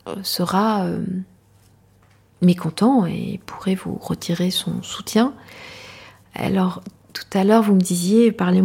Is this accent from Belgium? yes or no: no; Rwanda; first language Kinyarwanda; French is a second language; je décide de prétendre ne pas comprendre le Kinyarwanda, qui est ma langue maternelle, qui est la langue que tous les Rwandais et toutes les Rwandaises parlent.